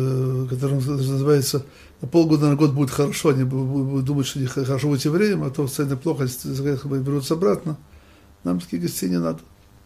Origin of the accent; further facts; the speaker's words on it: Russia; когда узнал, что я из России